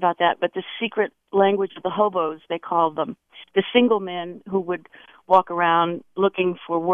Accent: Visalia, California, United States; I grew up in Visalia in the Central Valley.

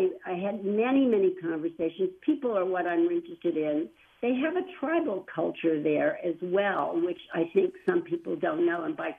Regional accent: United States; I was really proud to be an American traveling in Iran

